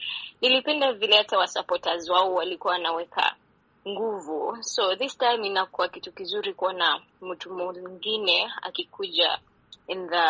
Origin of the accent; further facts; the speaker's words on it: Uganda; natokea Uganda, Kampala saizi.